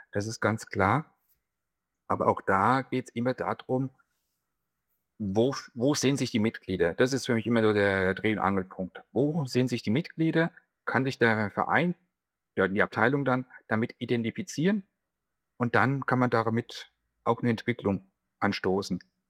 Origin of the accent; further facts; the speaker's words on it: Großwallstadt, Bavaria, Germany; Also ursprünglich komme ich aus Großwallstadt, gebürtig aus Großwallstadt.